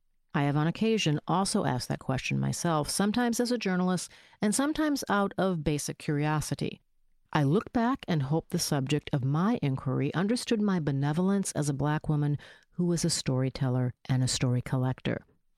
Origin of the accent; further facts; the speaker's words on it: Minnesota, United States; Where are you from? Minnesota. No, where is your family from? My mother is a fourth-generation black woman from Minnesota, and my father was a black man born and raised in Alabama.